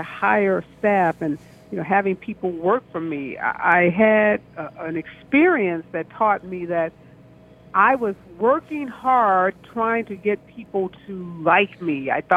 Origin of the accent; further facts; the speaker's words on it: St. Louis, Missouri, United States; And I'm from the Midwest here. I'm from St. Louis. So I pride myself on being an incredible hard worker.